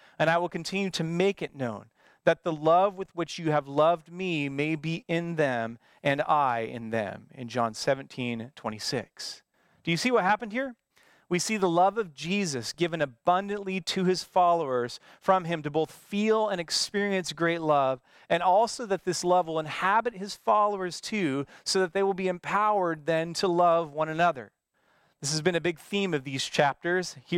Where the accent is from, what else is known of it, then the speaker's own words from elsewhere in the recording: Bothell, Washington, United States; my hometown of Bothell turned into a war zone for the entire night.